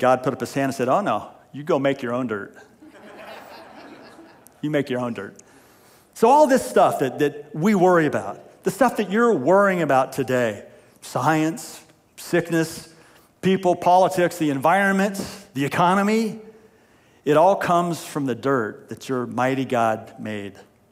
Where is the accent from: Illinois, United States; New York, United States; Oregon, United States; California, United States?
Oregon, United States; Cave Junction; At least they had that where I grew up in Cave Junction.